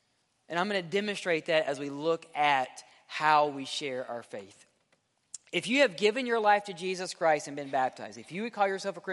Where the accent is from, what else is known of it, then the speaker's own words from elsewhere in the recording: Mississippi, United States; I'm from Mississippi. I say it A-X-E.